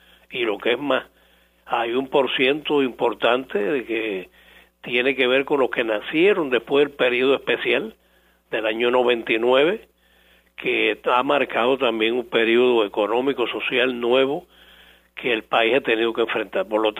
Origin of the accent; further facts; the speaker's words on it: Cuba; born there; Yo tengo más de 60 años de edad. Yo nací en el capitalismo en Cuba. A mí me formó el sistema anterior, con todas las situaciones de dictadura, de lucha revolucionaria, de situaciones económicas y sociales.